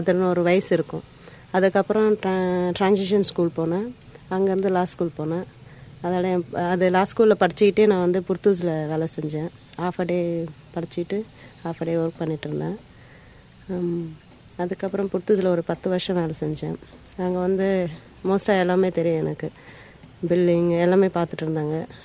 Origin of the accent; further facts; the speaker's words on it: Auroville, Tamil Nadu, India; நான் 3 மாதம் கை குழந்த. எங்கள் அம்மா ஆரோவில்க்கு வந்தது. நாங்கள் இங்கேயே இருந்தோம். ஆரோமாடலே தங்கி அங்கே வளர்ந்தேன்.